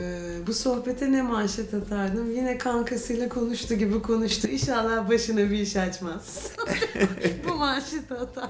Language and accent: Turkish; Istanbul, Turkey; Ben doğma büyüme İstanbul'uyum.